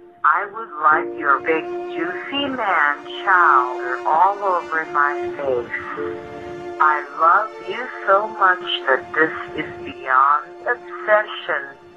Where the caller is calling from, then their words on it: Indiana, United States; I am calling you from Indiana to say that I love PLA.